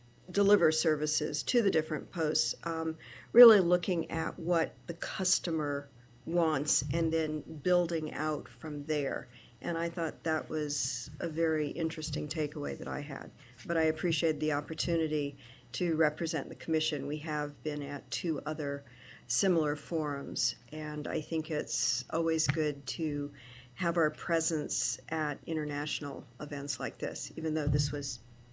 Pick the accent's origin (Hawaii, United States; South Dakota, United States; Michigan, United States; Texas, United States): Hawaii, United States; The outside reminded me a lot of my home state of Hawaii